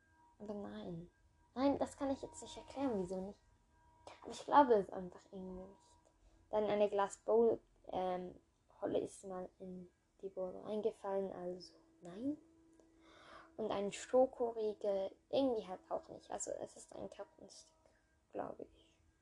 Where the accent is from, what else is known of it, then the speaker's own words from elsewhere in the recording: Switzerland; Ich war gerade verwirrt, weil ich komme ja aus der Schweiz. Da wären das 50 Rappen, 25 Rappen, 1 Franken und 2 Franken.